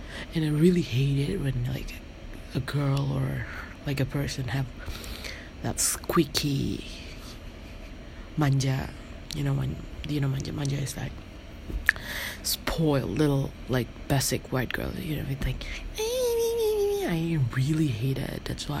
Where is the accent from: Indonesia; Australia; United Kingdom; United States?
Indonesia; English is a second language; Everyone gets asking me whether I went to like international school or not, because I don't speak like most Indonesians speak